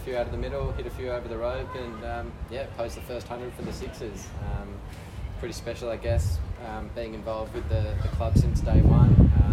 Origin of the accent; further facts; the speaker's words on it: Australia; India and then the Ashes are the two biggest hurdles as an Australian cricketer.